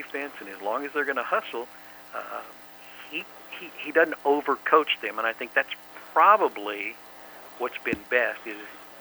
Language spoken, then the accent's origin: English; Texas, United States; I am born and raised in Texas. I'm an old Southwest Conference guy.